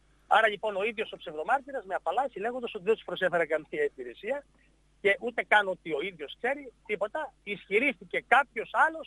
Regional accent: Greece; επέλεξα να μην πάω και να ενημερώσω τη χώρα μου, την πατρίδα μου, ότι συμβαίνει αυτό στις Ηνωμένες Πολιτείες της Αμερικής, για να μπορέσει να ξεκινήσει και στην Ελλάδα η έρευνα.

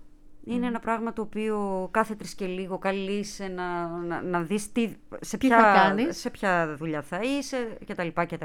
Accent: Thessaloniki, Central Macedonia, Greece; είμαι από τη Θεσσαλονίκη και τέλος πάντων

